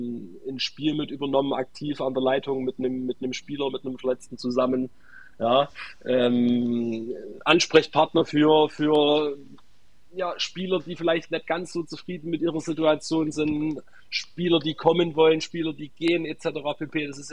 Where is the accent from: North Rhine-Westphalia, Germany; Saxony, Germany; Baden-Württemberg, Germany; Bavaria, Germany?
Saxony, Germany; Sosa; Die letzten Jahre waren wir eigentlich immer in meiner Heimat, in Sosa.